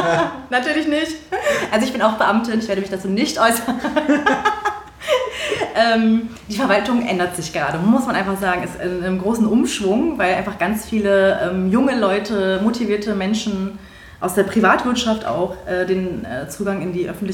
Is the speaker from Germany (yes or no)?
yes; Berlin, Germany; habe Migrationsgeschichte, türkische. Aber ich sehe auch ganz viele Parallelen tatsächlich. Ich bin auch gebürtige Neuköllnerin, bin hier geboren und aufgewachsen, nicht zur Schule gegangen. Ich kann auch Berlinern, wie eine Irre.